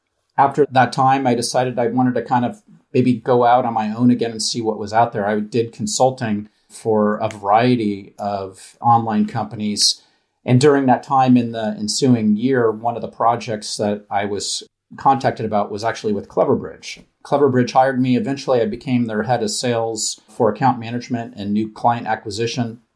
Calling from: San Rafael, California, United States; So I'm in San Rafael, California. It's Marin County, just north of the Golden Gate Bridge in San Francisco.

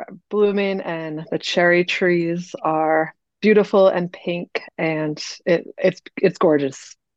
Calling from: Richmond, Rhode Island, United States; I am in Richmond, Rhode Island.

